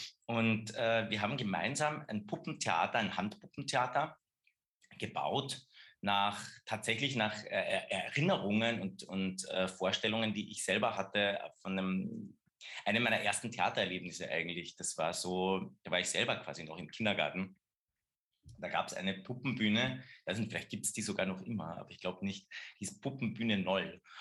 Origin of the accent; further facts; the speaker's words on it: Keutschach, Carinthia, Austria; Ich bin am Land aufgewachsen in Kreutschach